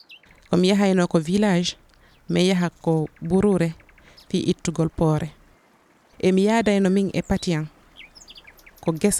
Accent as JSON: {"language": "French", "country": "Guinea", "said": "je suis guinéenne et je vais lire mon test en français"}